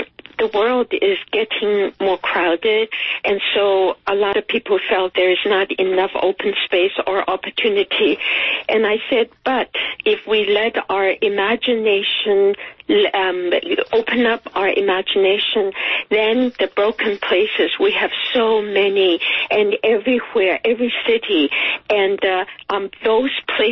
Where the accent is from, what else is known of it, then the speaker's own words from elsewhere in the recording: Taiwan; moved away as an adult; now in United States; I was growing up in Taiwan, fell in love with this tradition, and then I came to America and went to graduate school in art. That was during the 60s.